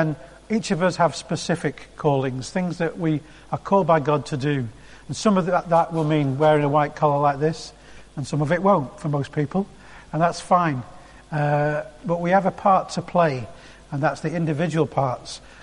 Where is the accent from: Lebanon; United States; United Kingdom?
United Kingdom; Blackpool, North West England; I grew up in Blackpool